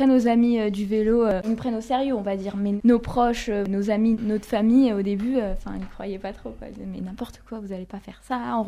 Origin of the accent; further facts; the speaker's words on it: France; born there; Je suis née en France mais c'est vrai que la Moldavie, j'y vais tous les étés en fait depuis que je suis petite